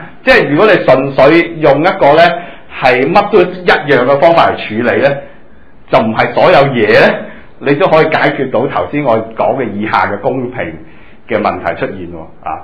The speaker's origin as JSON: {"language": "Cantonese", "country": "China", "said": "咁我系黑色头发啦，即系我系中国人啦"}